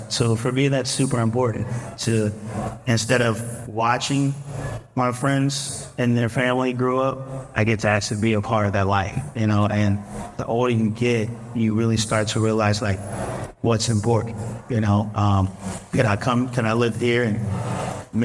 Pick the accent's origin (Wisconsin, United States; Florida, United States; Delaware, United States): Delaware, United States; now in Nashville, United States; Yes, sir. I'm from Delaware, born and raised.